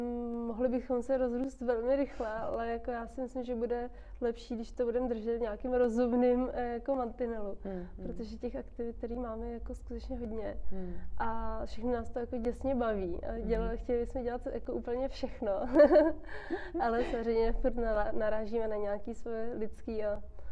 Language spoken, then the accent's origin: Czech; Plzeň, Plzeň Region, Czechia; No, já jsem původně z Plzně.